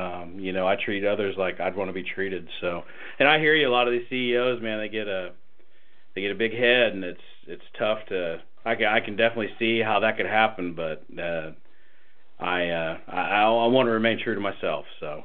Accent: Tulsa, Oklahoma, United States; So I grew up in Tulsa. My family is originally from Pawhuska, so that is the actual reservation.

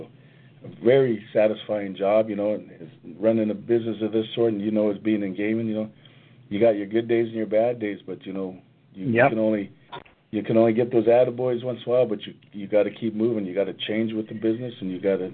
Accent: Idaho, United States; born or raised there

